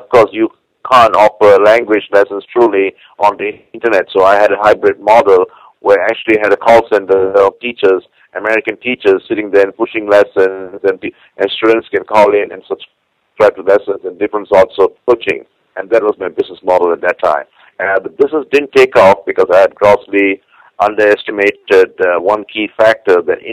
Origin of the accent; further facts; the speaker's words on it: Malaysia; moved away as an adult; now in United States; I was born and brought up in Malaysia, and I moved to the U.S. about 25 years ago